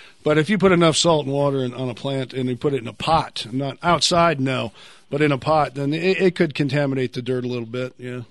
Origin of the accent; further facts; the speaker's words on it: Fort Worth, Texas, United States; since I grew up in Fort Worth, I used to smell it as it was cooking.